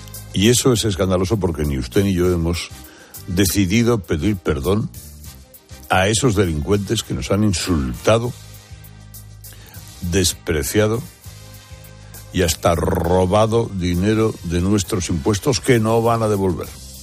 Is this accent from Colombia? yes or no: no; Spain; somos nosotros, los españoles en su conjunto